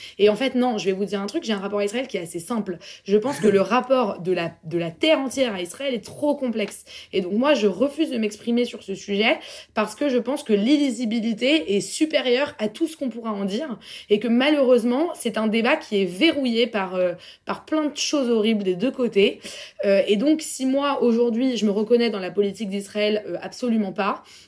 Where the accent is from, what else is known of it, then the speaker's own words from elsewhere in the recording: France; nous, on est français. Enfin, moi, j'ai pas de passeport israélien